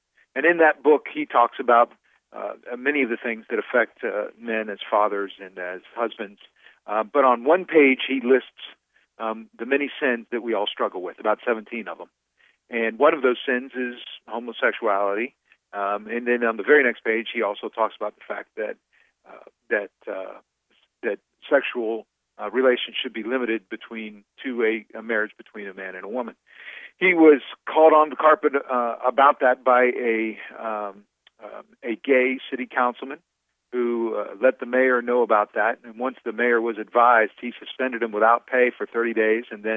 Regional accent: Louisiana, United States; From the western part of the state, over Baton Rouge, Lake Charles and Beaumont, Texas area.

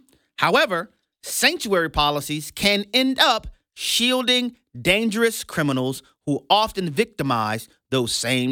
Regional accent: New Orleans, Louisiana, United States; including a port in my hometown in New Orleans, Louisiana.

